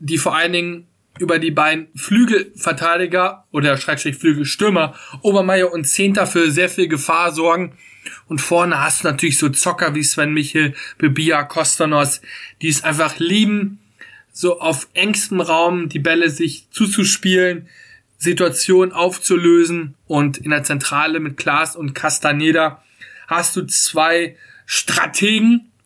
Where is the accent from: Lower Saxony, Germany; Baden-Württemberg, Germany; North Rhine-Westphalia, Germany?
North Rhine-Westphalia, Germany; born there; Ich komme ja gebürtig aus der Nähe von Münster.